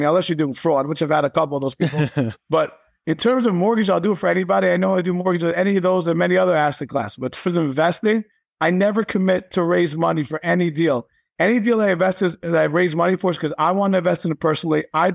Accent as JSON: {"language": "English", "region": "New York", "country": "United States", "tie": "born or raised there", "said": "listen, I'm from New York. I grew up in New York."}